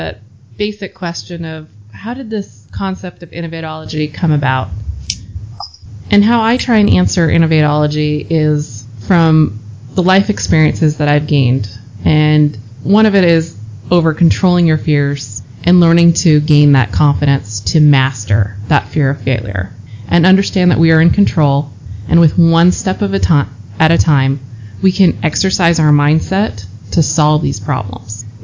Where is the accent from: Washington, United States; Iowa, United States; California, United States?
Washington, United States; Seattle; also born or lived in France; A little bit of background. I grew up in Seattle, learned to speak French when I actually moved to France, and just recently made a transition back to the States.